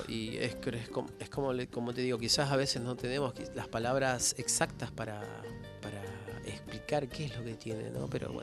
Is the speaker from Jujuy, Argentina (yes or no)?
yes; San Salvador de Jujuy, Jujuy, Argentina; born there; mi madre era de Abrapampa, yo nací en San Salvador, pero bueno. me siento también como un agropampeño más.